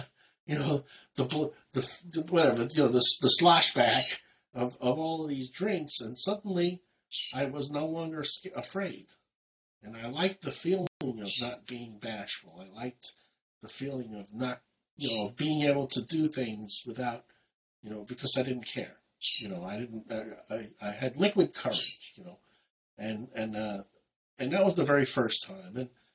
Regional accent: New York City, New York, United States; I was born in Brooklyn, which is a borough in New York City, and I was raised and lived for the first, until my mid-teen years, in the same neighborhood, which was also in the borough of Queens.

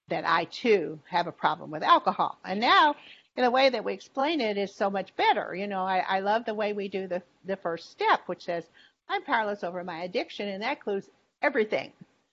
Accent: Kentucky, United States; I was from Kentucky, and I grew up poor

